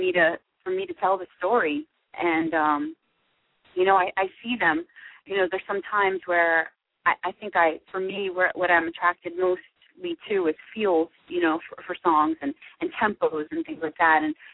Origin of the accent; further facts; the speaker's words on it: Philadelphia, Pennsylvania, United States; I mean, I was born in Philly, was raised in Philly, and I've worked here.